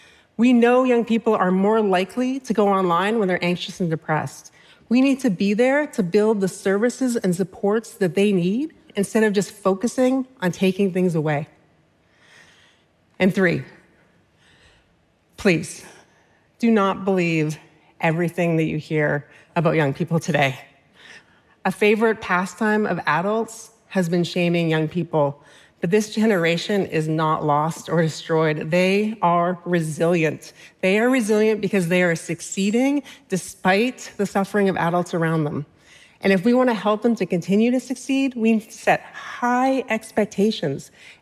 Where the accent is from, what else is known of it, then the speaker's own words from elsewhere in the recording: Canada; Did I mention that I'm Canadian and I do not mind taxing the rich?